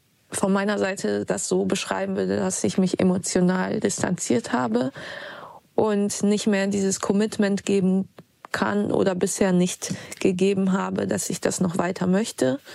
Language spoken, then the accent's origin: German; Bremen, Germany; bin 37 Jahre alt. Ich komme aus Bremen.